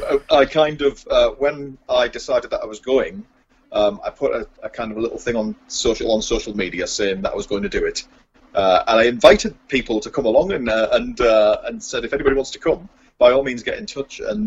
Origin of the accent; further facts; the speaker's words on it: England, United Kingdom; And he said, "Where have you come from?" I said, "England."